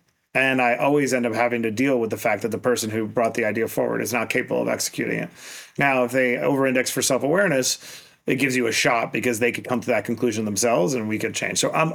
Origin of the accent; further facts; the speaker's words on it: Queens, New York, United States; I grew up in Queens in a Roach Motel.